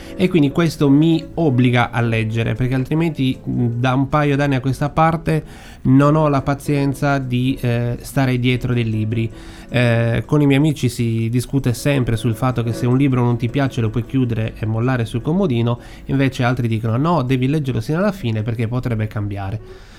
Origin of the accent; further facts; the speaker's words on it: Cagliari, Sardinia, Italy; da buon cagliaritano che conosce molto bene le blatte che popolano le nostre strade